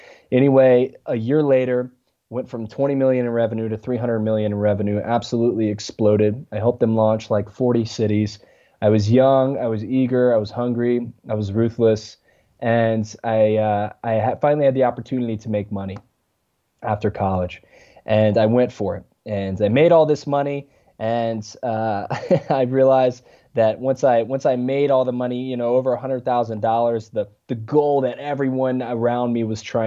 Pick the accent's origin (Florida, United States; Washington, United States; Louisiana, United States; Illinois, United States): Louisiana, United States; born there; In the beginning, I was born, birthed in a small town in Louisiana